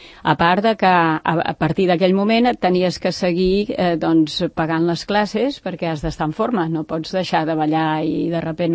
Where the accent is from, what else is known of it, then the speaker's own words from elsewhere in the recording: Barcelona, Catalonia, Spain; also born or lived in Belgium; now in Sant Cugat del Vallès, Spain; tot i que jo sóc filla del centre de Barcelona, però em vaig acostumar allà a estar una mica més tranquil·la i ho trobava en falta. I finalment pues, vaig decidir venir-me a instal·lar aquí a Sant Cugat.